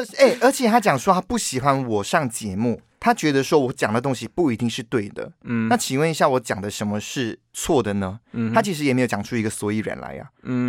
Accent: Malaysia; moved away; 但其实 Hello， 我每年都会回马来西亚一次耶。

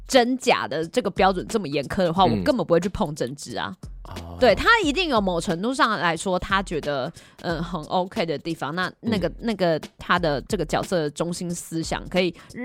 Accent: Taiwan; 就是身为台湾人，我们真的好没梗啊！

